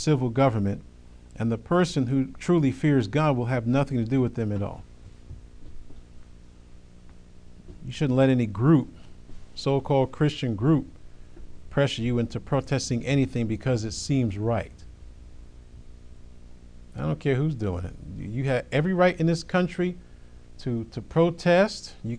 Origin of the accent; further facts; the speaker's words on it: United States; born there; I'm in America. I was born in America. I love my country. I'm a patriot of my country.